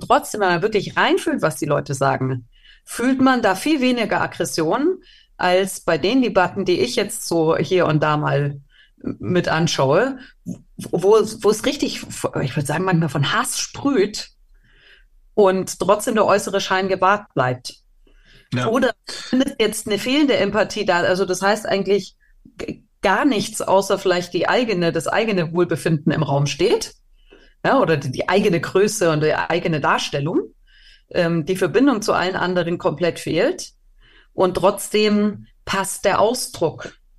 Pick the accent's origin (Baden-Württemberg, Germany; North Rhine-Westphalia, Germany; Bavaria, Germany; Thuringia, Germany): Bavaria, Germany; Ja, ich bin in Bayern in Zeiten von Strauß noch groß geworden.